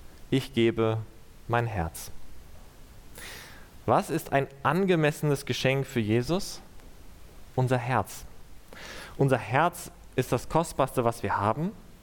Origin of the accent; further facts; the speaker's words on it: Lübeck, Schleswig-Holstein, Germany; Ich komme aus Lübeck